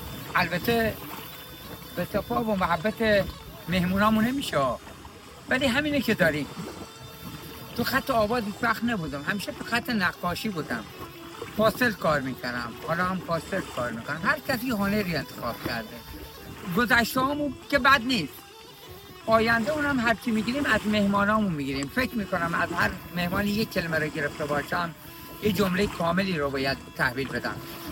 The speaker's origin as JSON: {"language": "Persian", "region": "Bushehr", "country": "Iran", "tie": "born or raised there", "said": "بچه بوشهرم، جای دنج آرومیه. این بلالی، بر آلی یا سزندون منطقه آرومیه، ما بوشهرها بهش عادت کردیم. من حدوداً 40 سال رو آب کار میکنم، 75 سالمه."}